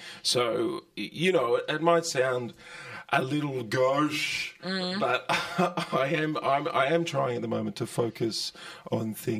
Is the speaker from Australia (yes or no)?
yes; Stawell, Victoria, Australia; now in Melbourne, Australia; I'm from the country originally. I grew up in Stawell in Western Victoria